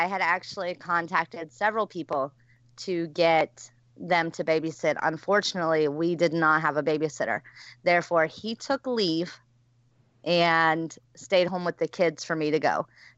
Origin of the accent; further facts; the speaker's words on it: North Carolina, United States; I grew up in North Carolina.